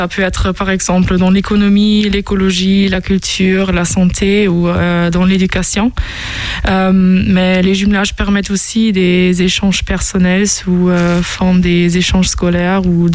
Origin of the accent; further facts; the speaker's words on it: Osnabrück, Lower Saxony, Germany; French is a second language; now in Angers, France; j'ai 25 ans et je viens de Osnabrück. C'est une ville qui est située dans le nord-ouest de l'Allemagne.